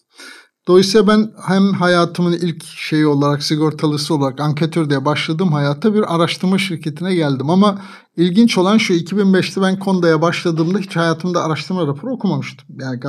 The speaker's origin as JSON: {"language": "Turkish", "region": "Anatolia", "country": "Turkey", "tie": "born or raised there", "said": "ben Anadolu'nun bir kasabasında doğdum. İlkokulu orada okudum. İlkokul mezunu, terzi ve eğitim olmayan bir annenin çocuğuyum."}